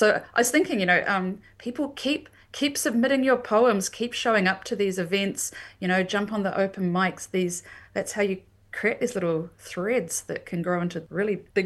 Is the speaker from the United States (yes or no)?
no; Wairuku, New Zealand; I grew up in Wairuku and I couldn't have written this book without being from Wairuku.